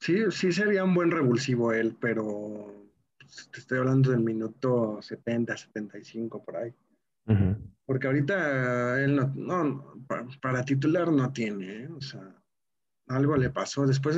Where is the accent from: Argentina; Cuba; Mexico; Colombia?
Mexico; Mexico City; a pesar de que yo en mi faceta de que soy chilango